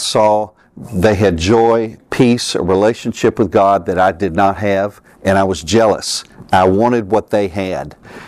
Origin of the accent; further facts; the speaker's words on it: Harriman, Tennessee, United States; also born or lived in Knoxville / Johnson City / Newport; I was born in Knoxville, moved to Johnson City, Newport, Harriman, went to high school in Harriman